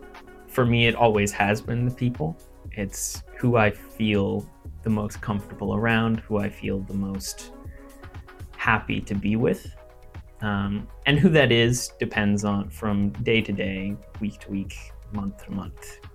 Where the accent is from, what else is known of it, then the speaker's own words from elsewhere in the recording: Kitchener, Ontario, Canada; Well, as for where I grew up, I actually grew up not here specifically, but in town in Kitchener, which is, you know, Kitchener-Waterloo